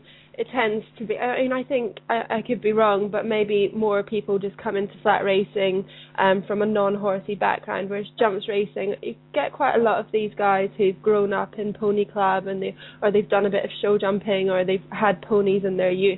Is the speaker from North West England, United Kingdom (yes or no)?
no; Scotland, United Kingdom; I'm Scottish